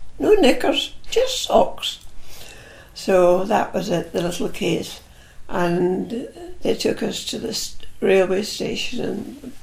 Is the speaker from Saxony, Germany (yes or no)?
yes; Leipzig, Saxony, Germany; I was born in Leipzig in 1933